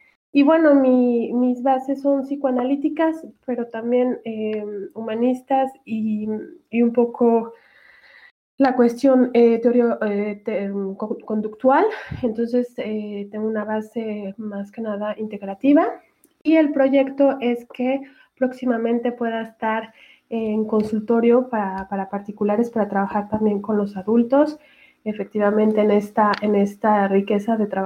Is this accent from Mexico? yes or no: yes; Mexico; moved away as an adult; now in France; mexicana.